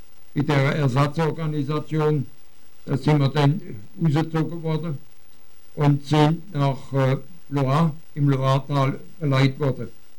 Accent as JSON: {"language": "German", "town": "Konstanz", "region": "Baden-Württemberg", "country": "Germany", "tie": "born or raised there", "said": "Ein knappes halbes Jahr später dann in meine Heimat dort nach Konstanz."}